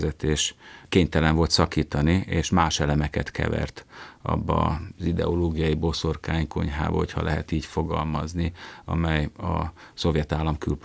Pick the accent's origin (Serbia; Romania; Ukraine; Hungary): Ukraine; Zakarpattia Oblast; Hát igen, én Kárpátalján nőttem fel